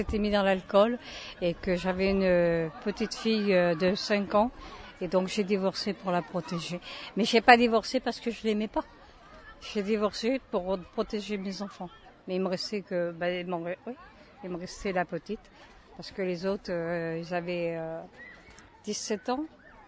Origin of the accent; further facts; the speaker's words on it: France; Et je suis française, donc je peux parler.